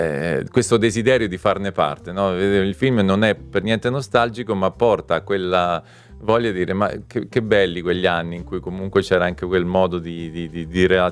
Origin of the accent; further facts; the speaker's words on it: Marche, Italy; io sono marchigiano, sono cresciuto appunto in un ambiente comunque piccolo borghese, dove comunque l'opinione del vicino era importante